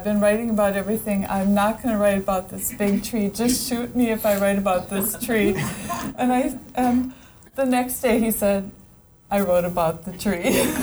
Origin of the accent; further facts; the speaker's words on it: Minnesota, United States; he's driving Paula's partner up to Stearns County, the kind of funny, that's my hometown.